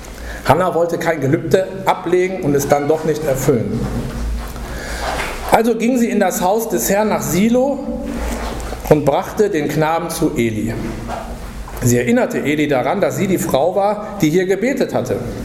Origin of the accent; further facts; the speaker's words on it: Essen, North Rhine-Westphalia, Germany; In meiner Heimatstadt in Essen, da gibt es im Stadtteil Rüttenscheid ein Schwimmzentrum